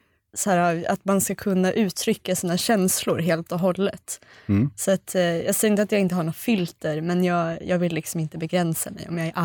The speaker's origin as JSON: {"language": "Swedish", "country": "Sweden", "said": "för att vi är svenskar och svenskar är lite..."}